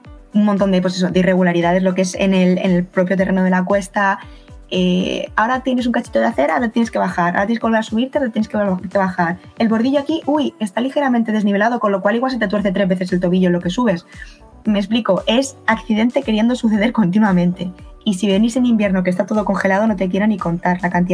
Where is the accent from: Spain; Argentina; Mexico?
Spain; Madrid, Community of Madrid; es verdad que de donde yo soy, de Madrid, tenemos bastante buena accesibilidad